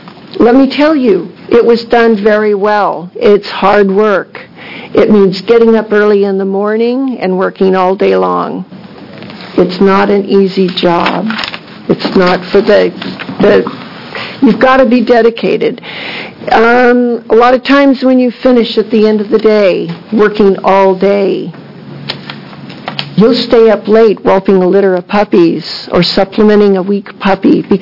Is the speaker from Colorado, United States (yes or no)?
no; Medford, Oregon, United States; I'm from Medford, Oregon